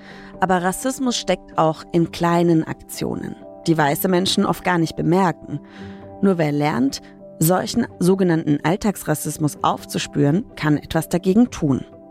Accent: Schweinfurt, Bavaria, Germany; ich komme aus Schweinfurt in Bayern.

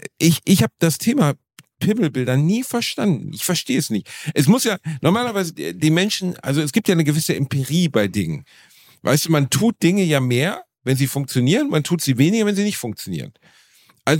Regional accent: Gelsenkirchen, North Rhine-Westphalia, Germany; ich komme halt immer noch aus Gelsenkirchen, ne?

